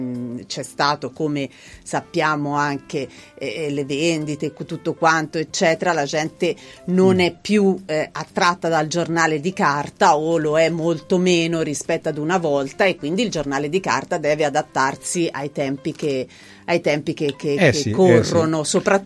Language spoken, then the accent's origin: Italian; Anghiari, Tuscany, Italy; Anghiari è il mio paese